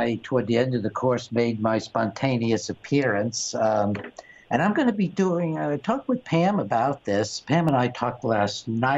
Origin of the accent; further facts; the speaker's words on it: Alabama, United States; That's how I was raised in Alabama.